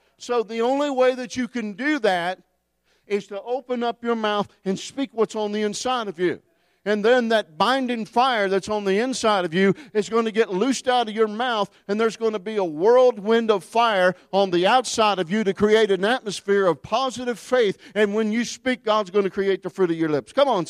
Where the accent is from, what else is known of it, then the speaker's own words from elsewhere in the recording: Fairmont, West Virginia, United States; I know because I was raised in Fairmont, West Virginia.